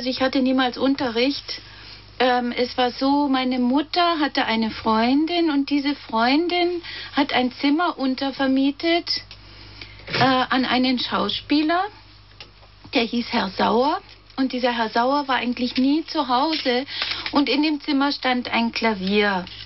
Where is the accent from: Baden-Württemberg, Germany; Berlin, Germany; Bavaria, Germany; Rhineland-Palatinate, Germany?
Berlin, Germany; Genau, ich bin Berlinerin.